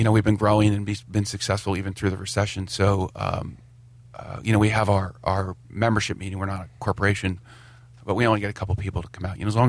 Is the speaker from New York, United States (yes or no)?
no; Glassboro, New Jersey, United States; I grew up in South Jersey, Glassboro.